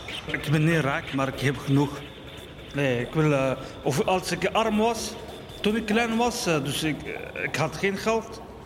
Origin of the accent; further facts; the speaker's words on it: Morocco; Dutch is a second language; now in Netherlands; Ik ben afkomstig van Marokko.